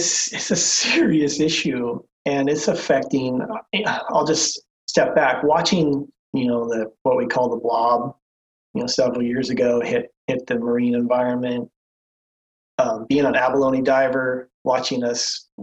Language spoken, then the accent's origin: English; Huntington Beach, California, United States; You know, I'm from Huntington Beach originally, I grew up in the punk scene down there.